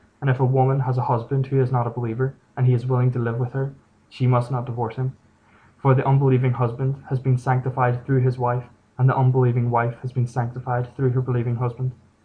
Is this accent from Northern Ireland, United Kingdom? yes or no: yes; Belfast, Northern Ireland, United Kingdom; I'm from West Belfast